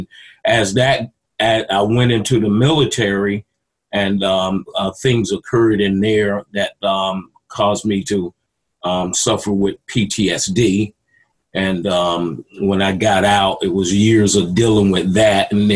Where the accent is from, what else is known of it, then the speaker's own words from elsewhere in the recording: North Carolina, United States; born there; I was born in North Carolina in 1962.